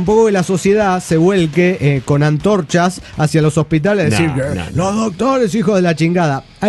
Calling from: Córdoba, Argentina; de Córdoba, Argentina.

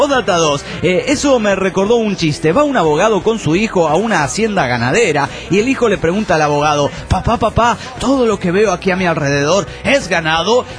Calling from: Mexico City, Mexico; del DF Mexicano.

